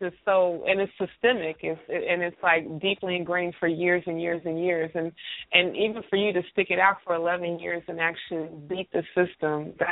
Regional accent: Chicago, Illinois, United States; I'm from the south side of Chicago.

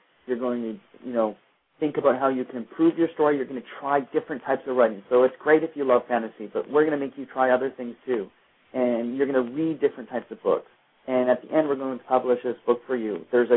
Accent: Canada; when I was a kid growing up in a small rural town, and it's probably much, I grew up in Canada, but it's much the same in the U.S.

